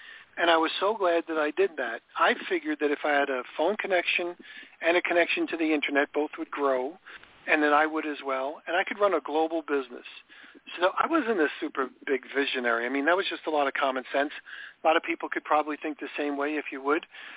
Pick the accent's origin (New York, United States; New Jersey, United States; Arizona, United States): New York, United States; now in Palm Coast, United States; Palm Coast, which is near Flagler Beach. It's home for me. I mean, this is my new home, although I grew up in New York.